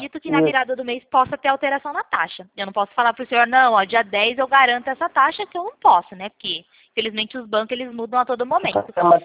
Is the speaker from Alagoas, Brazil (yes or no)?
no; Pirassununga, São Paulo, Brazil; sou de Pirassununga, interior de São Paulo.